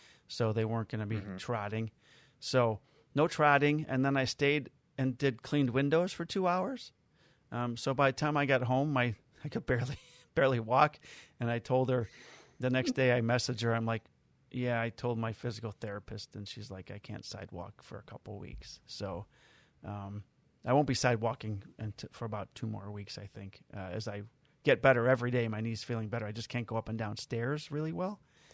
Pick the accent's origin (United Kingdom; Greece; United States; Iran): United States; Chicago, Illinois; And one of them is which I grew up, it was in my hometown, I grew up going to like numerous times a week. And one is called Superdog, which is on the northwest side of Chicago.